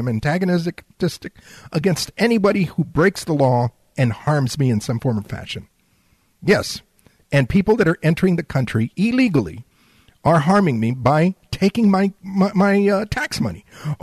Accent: United States; I'm an American, my friends. I believe in the principles of the United States

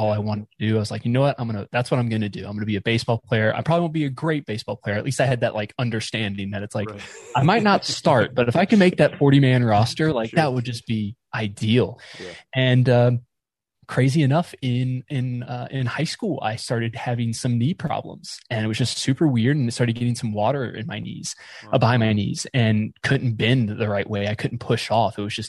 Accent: Raleigh, North Carolina, United States; also born or lived in West Palm Beach, Florida; But I was born in Florida, South Florida, West Palm Beach, and grew up mostly in North Carolina, just outside of Raleigh.

